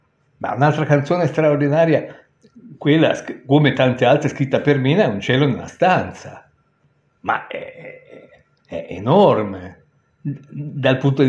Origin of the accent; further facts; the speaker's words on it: Genoa, Liguria, Italy; Io sono del 53, sono genovese, anche se non ci sono nato e sono arrivato a Genova a 2 anni, però sono di famiglia genovese